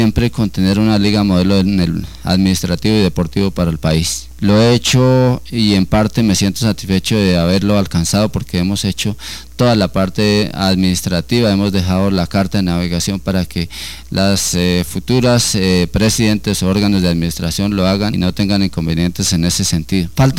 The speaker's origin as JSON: {"language": "Spanish", "town": "Ráquira", "region": "Boyacá", "country": "Colombia", "tie": "born there", "lives_now": "Tunja, Colombia", "said": "De Ráquira, mi pueblo que me vio nacer. De Samacá, el pueblo que me vio nacer igualmente en el ciclismo. Y de Tunja, el pueblo que me ha recibido, me ha acogido y tengo mi familia."}